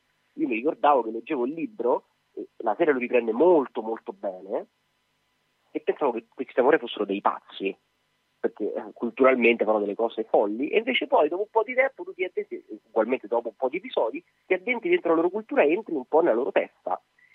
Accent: Rome, Lazio, Italy; Io sono l'unico straniero, perché sono romano

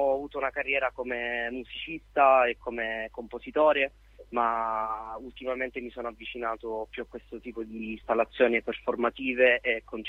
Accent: Catania, Sicily, Italy; No, è il mio nome di nascita, sono di Catania, 99, okay.

